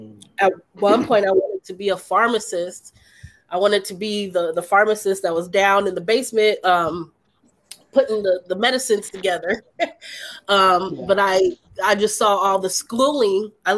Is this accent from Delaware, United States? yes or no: no; Indianapolis, Indiana, United States; I grew up in Indianapolis, Indiana, after the whole, you know, after they moved all the car factories out of the Midwest.